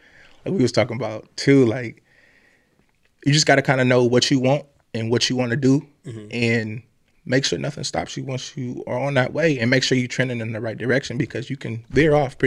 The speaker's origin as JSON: {"language": "English", "town": "Fremont", "region": "Ohio", "country": "United States", "said": "No, I'm from Fremont, Ohio."}